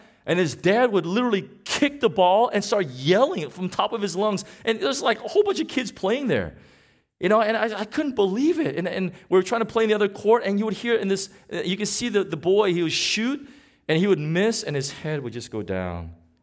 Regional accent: United States; because I'm an American citizen. And so I'm very proud to be American. Even though Trump is in office, I'm still proud to be an American.

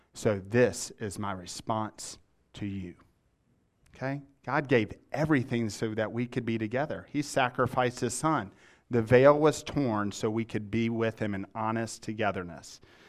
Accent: Atlanta, Georgia, United States; I'm from Atlanta, but my wife's from Birmingham.

